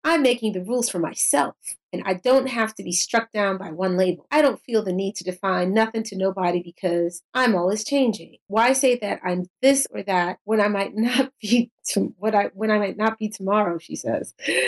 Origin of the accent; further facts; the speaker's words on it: Queens, New York, United States; I'm sorry. I come from Queens. It's always going to be DeRay.